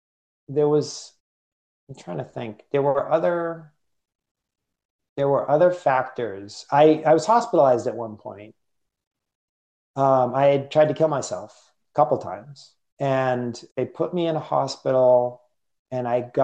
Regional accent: Medford, Massachusetts, United States; I grew up in Medford. I didn't really vibe with the kids.

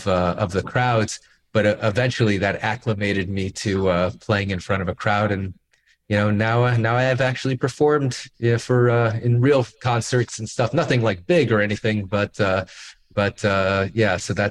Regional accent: Miami Beach, Florida, United States; I grew up in Miami Beach. I was very lucky. I grew up in Miami Beach.

